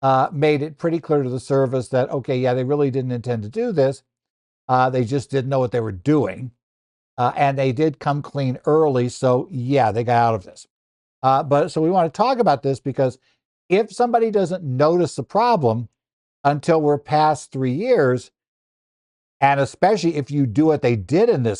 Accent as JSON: {"language": "English", "region": "Arizona", "country": "United States", "tie": "born or raised there", "said": "As I noted, my home state of Arizona was one of those 12 where you could sign up and use the direct file program."}